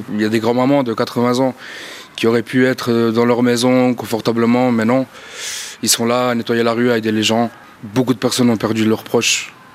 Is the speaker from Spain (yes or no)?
yes; Spain; En tant qu'espagnol, je me dois d'aider mes amis, quoi, en fait.